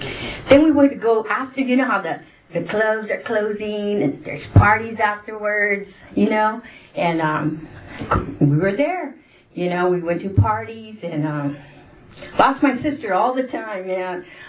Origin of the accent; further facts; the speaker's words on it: Fresno, California, United States; I'm from Fresno, the Lana Club in Fresno, there would be ashtrays everywhere